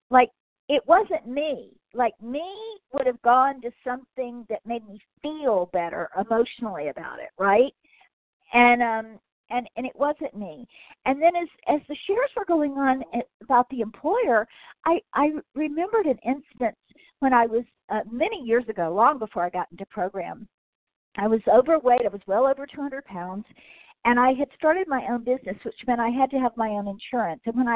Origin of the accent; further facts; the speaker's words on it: California, United States; I'm recovered from Southern California.